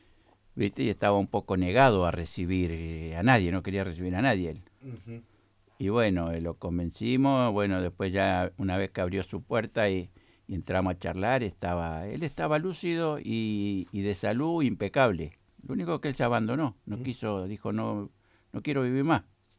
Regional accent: Jacinto Arau, La Pampa, Argentina; born there; Nosotros, hasta que yo nací en Jacinto Arau, era el número 11 de la familia.

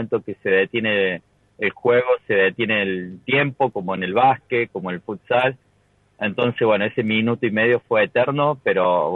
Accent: Córdoba, Argentina; en nuestro caso que somos de Córdoba, cada una llegó a sus provincias

